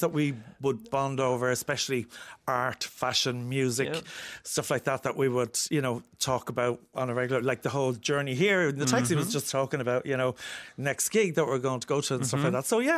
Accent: Dublin, Leinster, Ireland; I was born in Ballyfermot in 1963. I went to primary school in Ballyfermot to Christian Brothers.

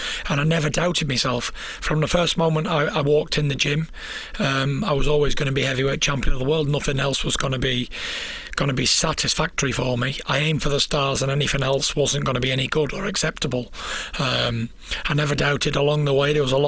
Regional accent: North West England, United Kingdom; now in Lancaster, United Kingdom; I grew up just outside Manchester. I lived there all my life and I never moved until I got married at 20 years old. And then I moved to Lancaster and that's where I live now.

